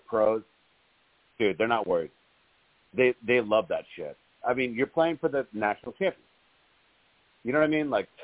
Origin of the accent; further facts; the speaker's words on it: Connecticut, United States; some quarterback from, like, my home state of Connecticut.